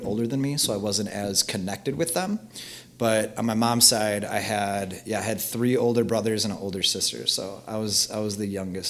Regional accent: East Troy, Wisconsin, United States; also born or lived in Milwaukee; I am born and bred in Wisconsin. I was originally born in the Milwaukee area. That's where a lot of my extended family is from. And when I was about 5, 6, my parents moved us out to Walworth County. Specifically East Troy.

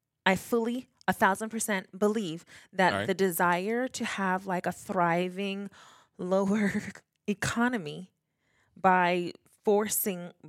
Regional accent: Bermuda; We're a British overseas independent territory.

